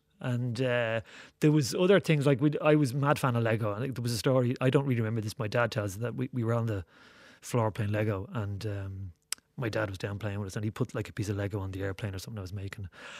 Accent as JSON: {"language": "English", "town": "Dublin", "region": "Leinster", "country": "Ireland", "tie": "born or raised there", "said": "And I grew up in Santry"}